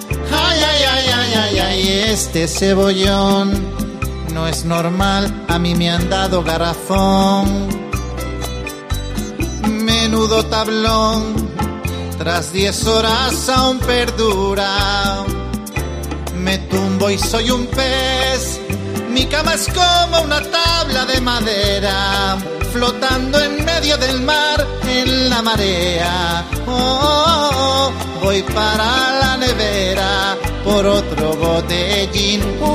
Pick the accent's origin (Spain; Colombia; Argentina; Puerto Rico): Puerto Rico; a diferencia de Puerto Rico, que yo soy de Puerto Rico